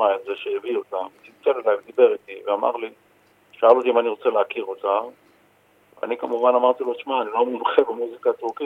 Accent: Tel Aviv, Tel Aviv District, Israel; אני נולדתי בשכונת שפירה למשפחה שעלתה מטורקיה

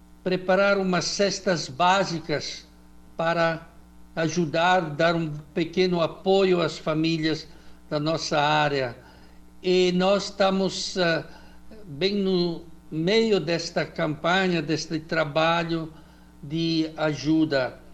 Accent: northern Italy, Italy; lá da minha região, que lá da Itália, que é no norte da Itália

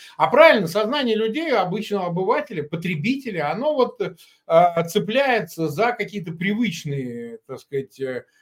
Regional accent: Samara, Samara Oblast, Russia; я родом из Самары, бывшего Куйбышева

